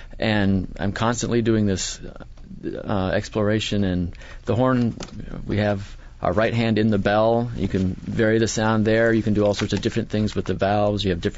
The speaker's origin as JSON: {"language": "English", "town": "Potsdam", "region": "New York", "country": "United States", "tie": "born or raised there", "said": "Well, I grew up in Potsdam, New York, and studied with the local horn professor at Potsdam State University."}